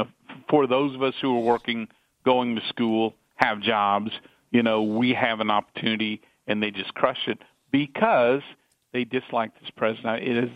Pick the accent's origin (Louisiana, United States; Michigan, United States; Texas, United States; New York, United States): Texas, United States; Houston; And from Texas, I'm from the Houston region. You mentioned it north of Houston.